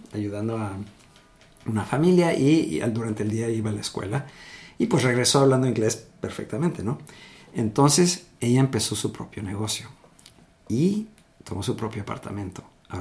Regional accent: Mexico City, Mexico; also born or lived in Monterrey; yo nací en la Ciudad de México. Me eduqué, pero mis padres se mudaron a Monterrey. Entonces, fui a un kindergarten bilingüe primero. Luego regresé a México, fui a escuelas. Empecé en la escuela británica.

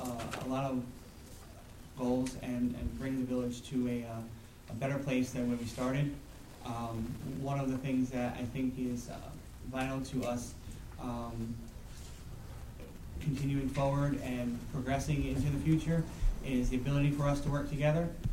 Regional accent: Catskill, New York, United States; I was born and raised in Catskill, and I went to Catskill High School.

